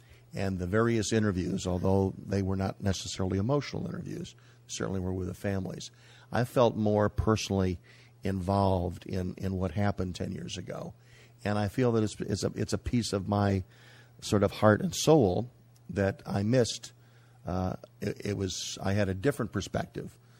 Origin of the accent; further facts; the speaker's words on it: United States; As an American, not being on American soil